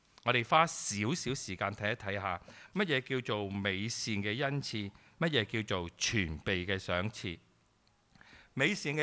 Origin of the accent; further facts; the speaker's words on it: Guangdong, China; 特别我哋广东人吓，我哋咧食嘢都中意食新鲜啊